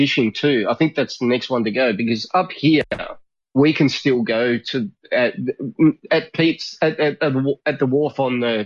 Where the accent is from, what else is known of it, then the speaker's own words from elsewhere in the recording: Melbourne, Victoria, Australia; where I grew up in Melbourne